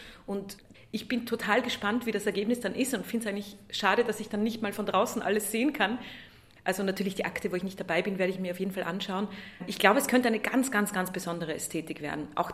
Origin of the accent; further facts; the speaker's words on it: St. Kathrein am Hauenstein, Styria, Austria; Ich komme ja eigentlich auch aus der Oststeiermark, also nicht weit weg von hier. Aus St. Kathrein am Hauenstein. Also wir haben wirklich nur 600 Einwohner, da passiert nicht viel.